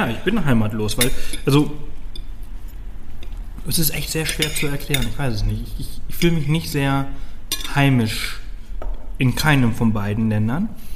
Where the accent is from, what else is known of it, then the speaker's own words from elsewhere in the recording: Spain; now in Germany; Ich komme aus Spanien, ich bin Spanier.